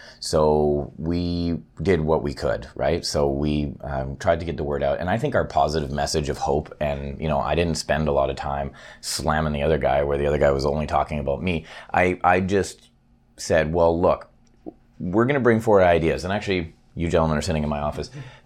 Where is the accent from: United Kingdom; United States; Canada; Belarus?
Canada; Vancouver, British Columbia; I don't know if I can live in Vancouver, my hometown, in 5 years